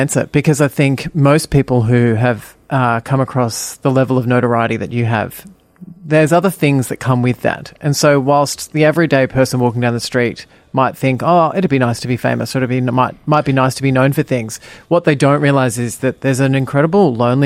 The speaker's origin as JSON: {"language": "English", "country": "Australia", "said": "Especially being an Australian, where there is very much a tall poppy syndrome"}